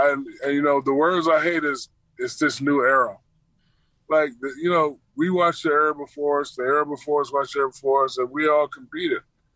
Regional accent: San Antonio, Texas, United States; I would have went and go play with Tim Duncan and David Robinson. I'm from San Antonio.

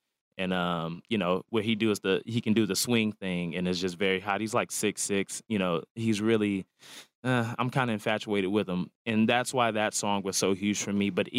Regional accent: Houston, Texas, United States; But growing up in Houston, you know, you see a man who's like so beautiful and can do all those other things.

